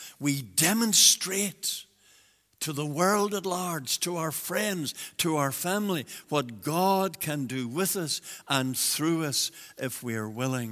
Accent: Milford, Northern Ireland, United Kingdom; I was brought up in Milford, the little village of Milford outside Armagh. Then we eventually moved into Armagh City, and we were members of the Baptist church there on the Mall in those days in Armagh.

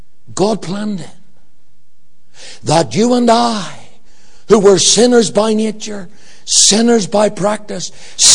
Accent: Northern Ireland, United Kingdom; And I'm from the Shankill Road, and wooden cross and candles and me don't sort of mix too well.

